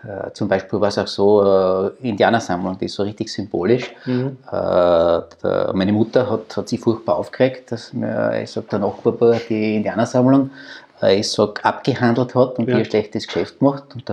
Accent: Austria; die Sympathien bei uns in Österreich, und das ist wirklich signifikant für Österreich

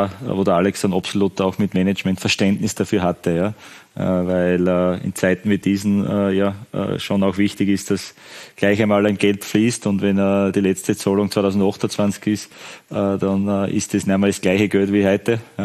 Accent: Styria, Austria; für mich als Steirer das schon was Besonderes ist, auch bei Sturm Graz zu arbeiten.

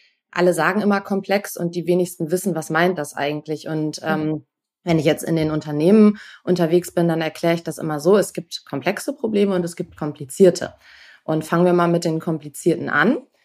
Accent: Bremen, Germany; Ich komme aus Bremen

